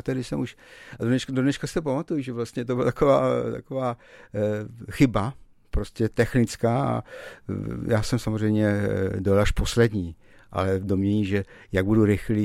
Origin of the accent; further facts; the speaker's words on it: Moravia, Czechia; also born or lived in Příbram; jsem se narodil v Příbrami, ale maminka pocházela z vesy nad Moravou, to znamená, že je to rodila Moravačka, takže v 10 letech jsme se vrátili zpátky s celou rodinou na Moravu.